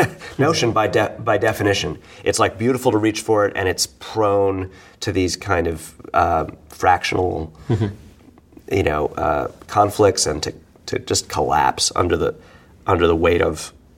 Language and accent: English; New York City, New York, United States; like being a New Yorker, you know, being a bohemian, growing up, you know, well, not religiously Jewish, but in kind of the cultural Jewish stuff of New York